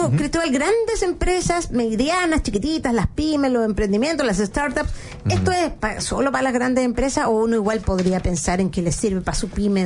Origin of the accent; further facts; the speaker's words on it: Chile; porque igual somos chilenos y hay que ordenar la parcela